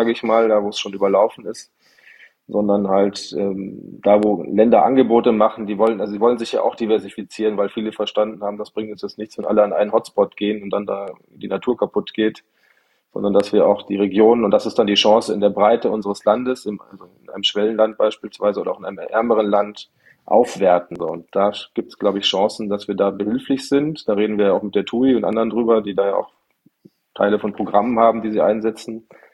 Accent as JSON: {"language": "German", "town": "Munich", "region": "Bavaria", "country": "Germany", "said": "Nee, ich komme aus München"}